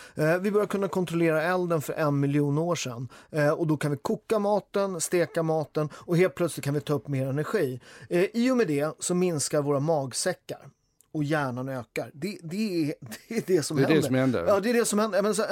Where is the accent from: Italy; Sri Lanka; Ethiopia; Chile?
Italy; Southern Italy; Jag kommer från en sån tradition. Jag är från Syditalien. I Italien, vi blir mobbade av norditalienarna som kallar oss manchafogli.